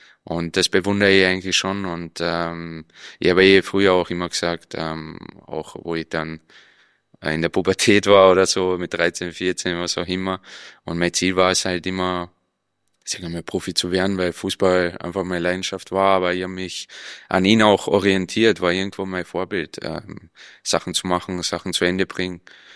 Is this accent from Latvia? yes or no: no; Carinthia, Austria; aufgewachsen bin ich in Kärnten. Wir sind ja damals geflüchtet aus dem Krieg, da war ich 4 Jahre alt. Und dann waren wir in Kärnten, Flüchtlingslager